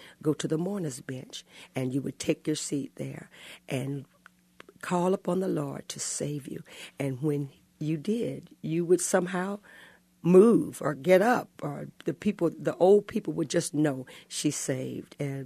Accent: Kansas City, Missouri, United States; I grew up in Kansas City, Missouri.

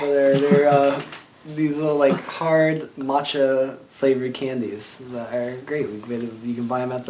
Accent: Grove City, Ohio, United States; I'm from Grove City, Ohio.

